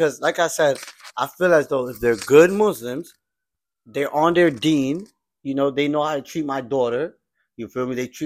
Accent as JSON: {"language": "English", "town": "Gambisara", "region": "Upper River", "country": "Gambia", "said": "I'm from Gambisara, the place that gave birth to the Gambia"}